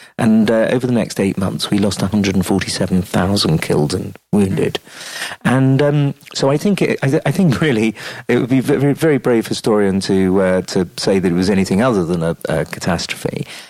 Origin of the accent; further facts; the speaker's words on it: England, United Kingdom; because being an English historian, one starts off with a very negative view of Napoleon.